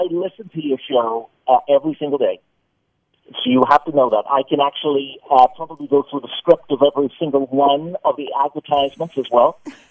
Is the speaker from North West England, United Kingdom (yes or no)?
no; Port Talbot, Wales, United Kingdom; I'm from Wales, and, okay. Which is it's right on the beach. It is a town called Port Talbot. On one side of the beach is British Steel Corporation, and on the other side is British Petroleum Chemicals.